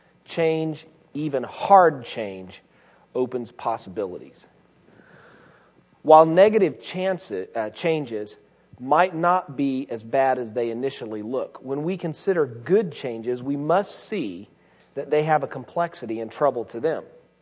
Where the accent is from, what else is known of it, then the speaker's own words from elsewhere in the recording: Indiana, United States; I'm from Indiana.